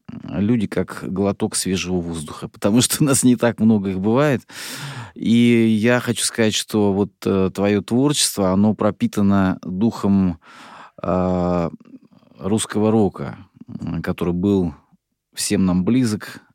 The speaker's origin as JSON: {"language": "Russian", "region": "Rostov Oblast", "country": "Russia", "said": "до провинции, я из Ростовской области"}